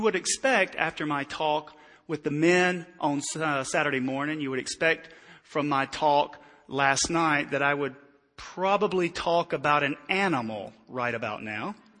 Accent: North Carolina, United States; and then my home state of North Carolina.

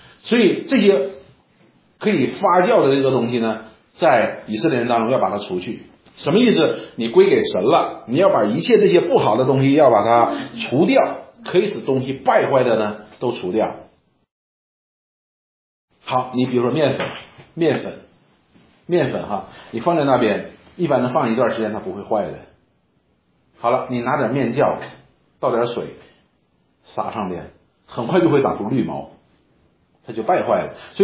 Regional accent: Northeast China, China; 我们东北人这里都是东北人

